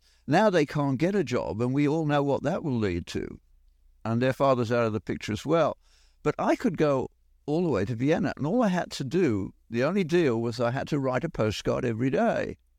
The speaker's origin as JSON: {"language": "English", "town": "Birmingham", "region": "West Midlands", "country": "United Kingdom", "tie": "born there", "said": "I was born in Birmingham, but literally the last row of houses. So the bottom of the garden, you stepped into Worcestershire"}